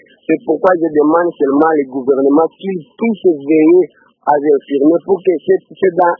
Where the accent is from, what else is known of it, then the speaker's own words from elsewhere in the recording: Kalima, Maniema, DR Congo; Vous savez, ici chez nous à Kalima, les infirmiers sont beaucoup plus négligés.